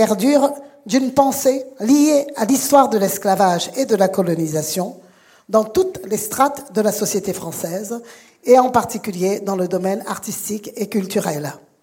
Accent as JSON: {"language": "French", "country": "Guadeloupe", "said": "comme on dit en créole, chez nous, en Guadeloupe"}